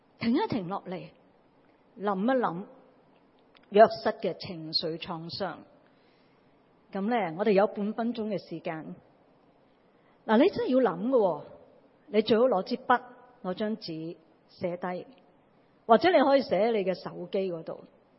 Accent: Hong Kong; 作为香港人。在疫情逆境里面

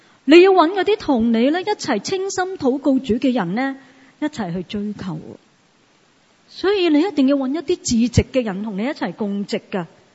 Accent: Hong Kong; 我哋香港人其实好识好有计划嘅

